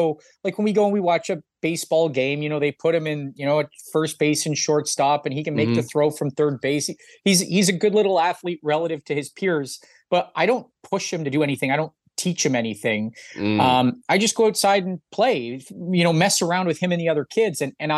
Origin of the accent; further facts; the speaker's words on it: Toronto, Ontario, Canada; That was one of the beautiful things about growing up in Toronto was you kind of had if you didn't play hockey, if you're from Canada and you didn't play hockey, you're weird.